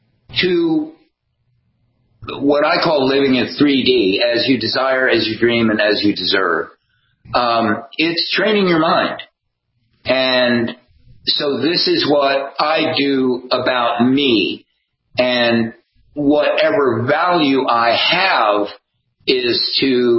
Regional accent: East Coast, United States; I grew up on the East Coast.

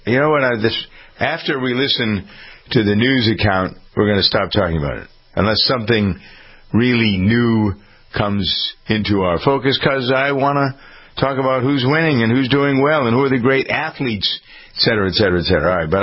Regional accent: New England, United States; accent: New England; That's my New England accent coming out every once in a while.

